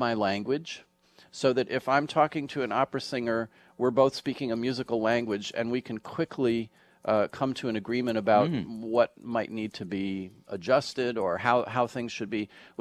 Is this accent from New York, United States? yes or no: yes; New York, United States; Well, I'm a New Yorker born and bred. I was born at New York Hospital.